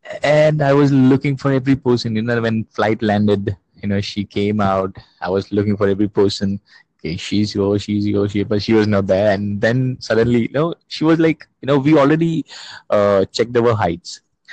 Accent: India; English is a second language

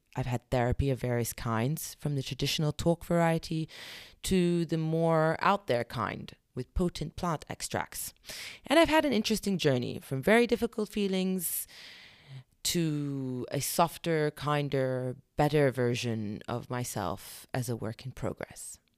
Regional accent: London, United Kingdom; I'm a British Arab writer, journalist, producer, and once upon a time a lawyer. I was born in London and raised to a Syrian mother and a Libyan Palestinian father.

